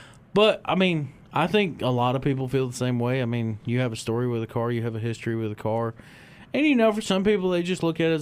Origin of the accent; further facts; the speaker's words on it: Michigan, United States; when I was real young growing up in Michigan, my dad actually owned a 76 K5 Blazer.